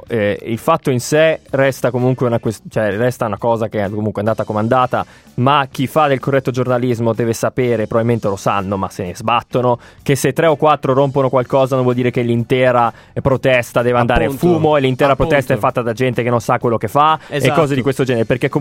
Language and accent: Italian; Abruzzo, Italy; No, non sono sardo, sono abruzzese.